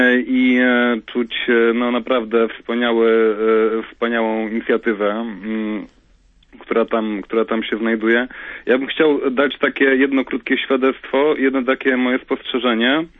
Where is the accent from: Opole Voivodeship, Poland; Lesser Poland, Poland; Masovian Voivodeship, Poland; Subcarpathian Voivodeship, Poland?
Masovian Voivodeship, Poland; Warsaw; Mówię z Warszawy, no właśnie jestem z Warszawy